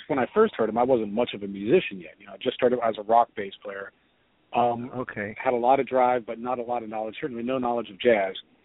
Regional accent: Youngstown, Ohio, United States; now in New York City, United States; I'm a jazz bassist living here in New York City. I'm originally from Youngstown, Ohio.

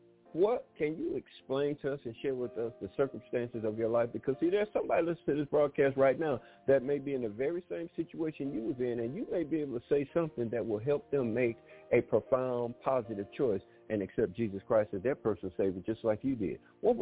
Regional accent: Pine Bluff, Arkansas, United States; born there; also born or lived in Detroit; now I was born in Pine Bluff, Arkansas. They took me to Detroit when I was 6 years old. I stayed in Detroit for four years

